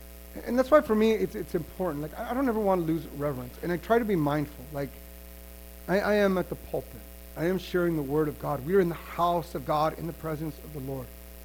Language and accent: English; New Mexico, United States; now in California, United States; I come from New Mexico. Like, we Breaking Bad, that's what we're famous for, right?